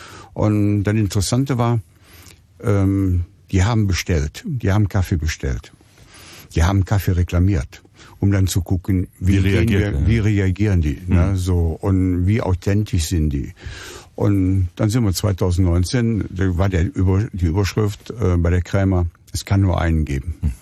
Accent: Cologne, North Rhine-Westphalia, Germany; ich bin in Köln geboren, im St. Anna-Haus. Die ersten 4 Jahre habe ich vor kurzem erst festgestellt, auf der Fendorstraße aufgewachsen, da wo das Kaffeegeschäft von meinem Vater gewesen ist.

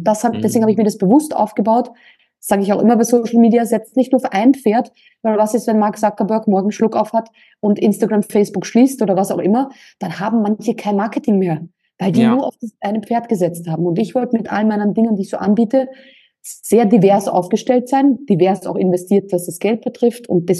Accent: Austria; accent: Austrian; mit meinem österreichischen Akzent

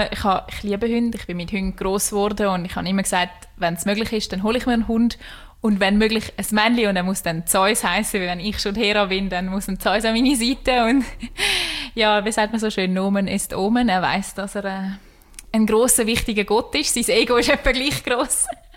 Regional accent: Swabia, Germany; born there; Schwäbin. Also ich bin eigentlich Deutsche und bin in Süddeutschland geboren.

